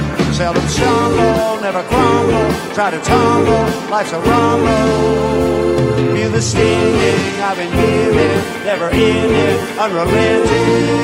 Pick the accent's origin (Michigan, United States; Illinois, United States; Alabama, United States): Alabama, United States; Now, I listened to a lot of music when I was growing up on the Gulf Coast, but … were it because we had no surf in Alabama.